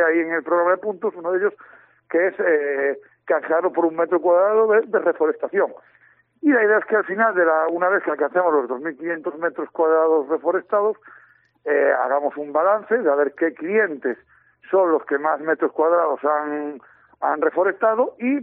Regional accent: Ortigueira, Galicia, Spain; nosotros venimos de la zona de Ortigueira, de los somos naturales de allí.

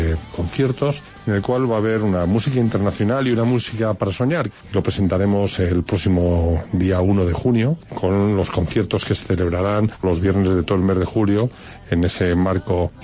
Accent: Spain; como español

